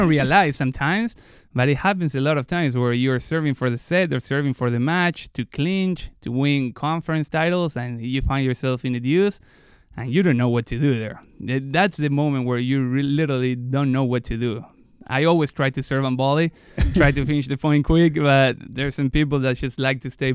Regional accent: Argentina; English is a second language; I'm from Argentina with a lot of meat.

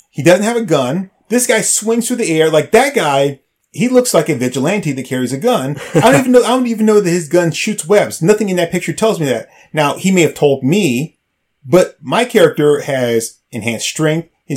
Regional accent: Canada; I'm a Canadian guy that feels more at home in Japan than any place.

